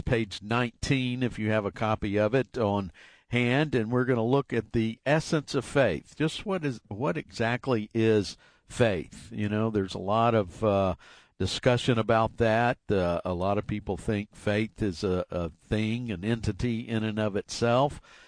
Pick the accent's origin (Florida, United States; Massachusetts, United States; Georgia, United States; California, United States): Georgia, United States; Marietta; I grew up in Marietta, Georgia, so Kentucky basketball wasn't popular down in Bulldog country or Georgia Tech Yellow Jacket country.